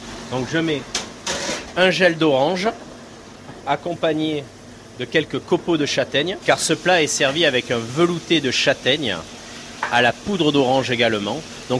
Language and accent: French; Provence-Alpes-Côte d'Azur, France; je suis originaire du Var